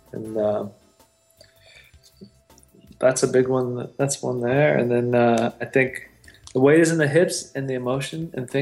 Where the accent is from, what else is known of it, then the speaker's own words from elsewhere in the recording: Ohio, United States; I'm from Ohio, so I'm like contrapposto.